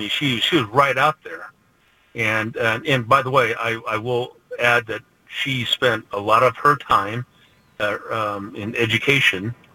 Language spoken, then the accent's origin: English; Seattle, Washington, United States; even growing up in Seattle, I grew up being a Husky, bottom line.